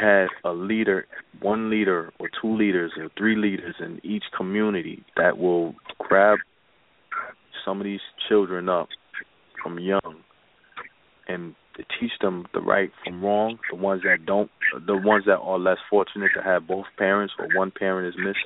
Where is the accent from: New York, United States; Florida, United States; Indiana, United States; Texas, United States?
New York, United States; As I said, growing up in New York, I've seen a lot of gang violence.